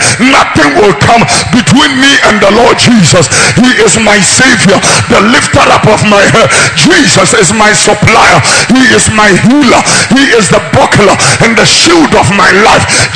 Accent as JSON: {"language": "English", "town": "Accra", "region": "Greater Accra", "country": "Ghana", "tie": "born there", "said": "Because I was born here in Tesano, it really speaks to me."}